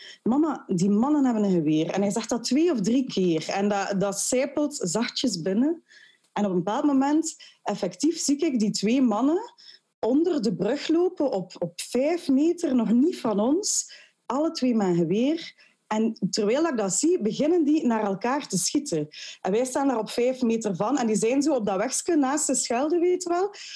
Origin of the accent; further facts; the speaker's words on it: Ghent, Flanders, Belgium; En als geboren en getogen Gentenaar, mijn man ook, is dat heel belangrijk voor ons